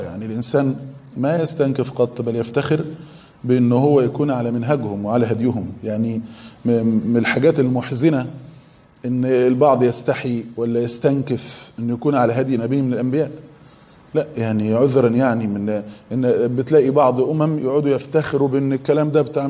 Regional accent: Egypt

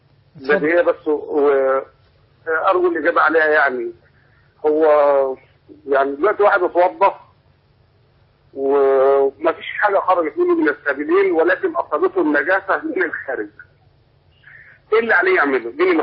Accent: Tanta, Gharbia, Egypt; انت عارف احنا ارياف وبتاع من طنطا

